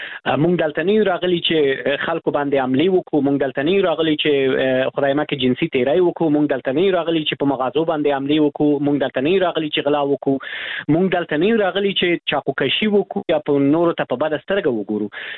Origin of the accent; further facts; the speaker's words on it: Afghanistan; شرمېږم چې وایم زه د افغانستان یم.